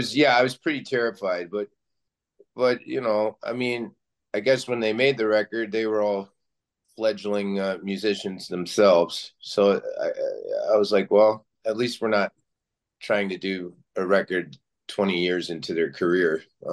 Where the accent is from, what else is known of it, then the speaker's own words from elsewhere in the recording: Kentucky, United States; so I grew up in Kentucky, and I had a cousin that lived out in the sticks in a trailer